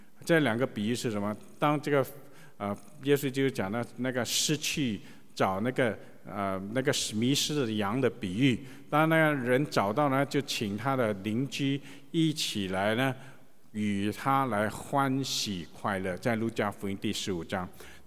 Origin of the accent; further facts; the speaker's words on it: China; 我们都是中国人